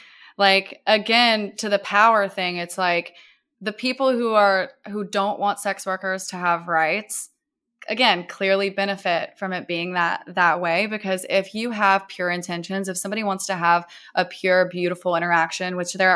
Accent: Bible Belt, United States; I grew up in the Bible Belt, and the shame around sex and desire.

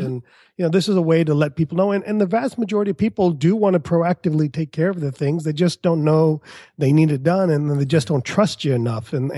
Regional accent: India; from India. We are the tech support capital of the world.

